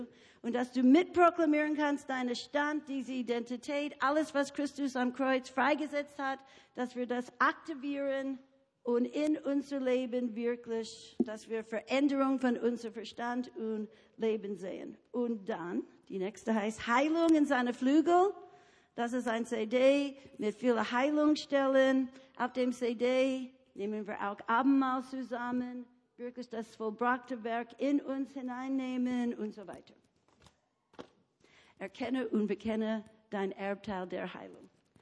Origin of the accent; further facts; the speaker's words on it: United States; German is a second language; Weil ich bin eine Amerikanerin und Amerikanerin lieben Angebote.